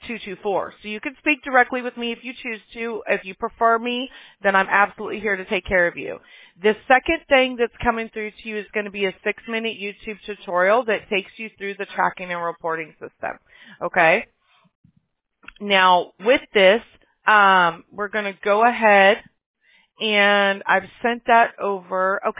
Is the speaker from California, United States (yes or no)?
no; Alabama, United States; I'm from Alabama.